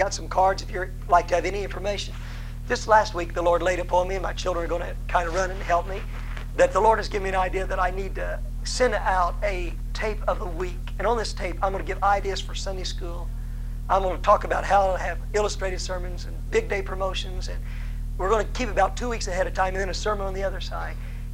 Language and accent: English; Electra, Texas, United States; born there; Just being back to Texas. I was born in Texas, Electra, Texas. You can take a fellow out of Texas, you really can't take all the Texas out of him.